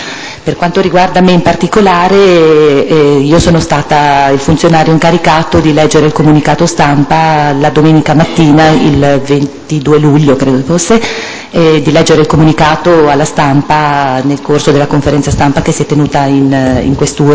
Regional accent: Genoa, Liguria, Italy; born there; sono nata a Genova il 18 marzo del 1967

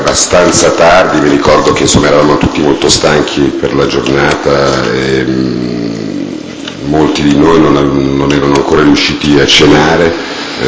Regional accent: Milan, Lombardy, Italy; born there; now in Rome, Italy; sono nato a Milano il 1° maggio del 1955. E risiedo a Roma.

